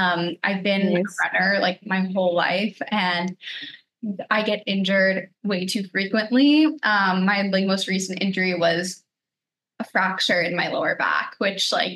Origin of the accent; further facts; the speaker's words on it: Lawrenceville, New Jersey, United States; I grew up in New Jersey, in Lawrenceville, New Jersey.